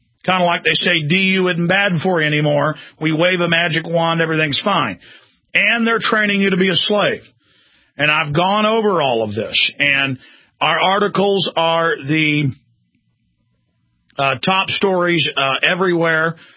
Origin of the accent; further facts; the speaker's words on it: Dallas, Texas, United States; I grew up in Dallas, Texas, where people beat the daylights out of each other on a daily basis.